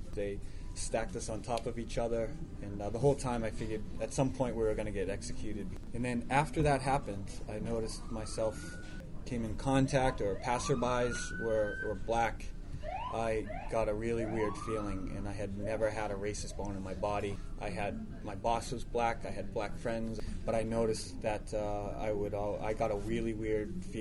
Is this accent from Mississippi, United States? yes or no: no; Lowell, Massachusetts, United States; moved away; I grew up in Lowell and lived there my whole life until I moved out west.